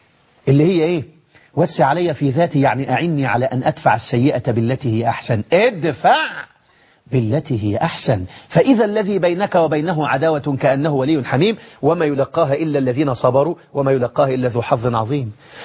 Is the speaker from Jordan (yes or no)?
no; Egypt; زي الناس ما بيقولوا عندنا في مصر كده